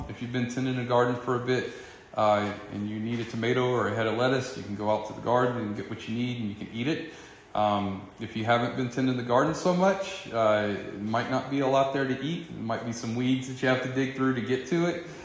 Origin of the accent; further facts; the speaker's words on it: Louisiana, United States; I got too much hot sauce clogged up in my brain from being Cajun.